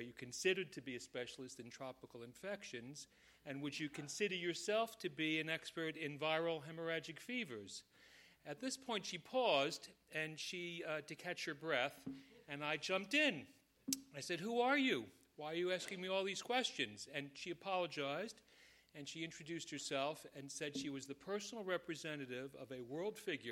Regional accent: New York, United States; And I had just moved back to New York, my hometown, and I had opened a small office, and I had no patients.

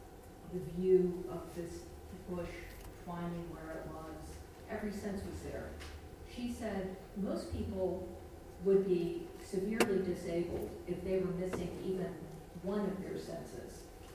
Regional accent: Jacksonville, Florida, United States; I'm a Southerner. I grew up in what you may think is not the South, but it really is, Jacksonville, Florida. It's right over the border from Georgia.

